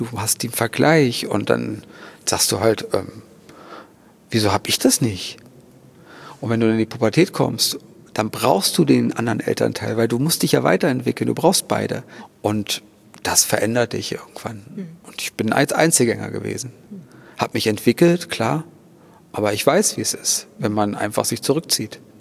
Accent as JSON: {"language": "German", "region": "Thuringia", "country": "Germany", "said": "ich komme aus Thüringen"}